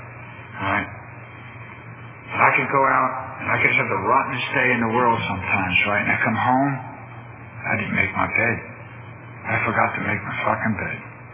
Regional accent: New Jersey, United States; I grew up in North New Jersey. I grew up in a big city.

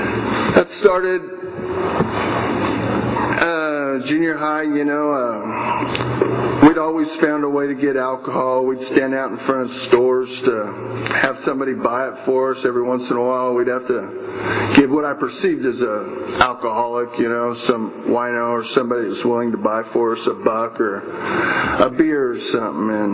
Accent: Exeter, South West England, United Kingdom; born there; I was born in Exeter, 1961.

